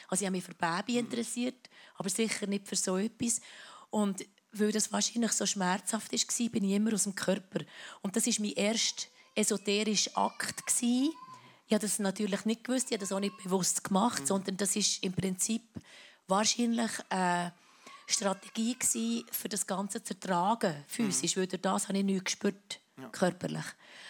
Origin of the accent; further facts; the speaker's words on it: Ostermundigen, Bern, Switzerland; now in Zürich, Switzerland; Obwohl ich nicht Zürich-Deutsch rede, aber ja, wirklich, ja, ich wohne dort. Und aufgewachsen bin ich eben in dem Ostermundigen. Und in der Schule bin ich zum Teil in Bern.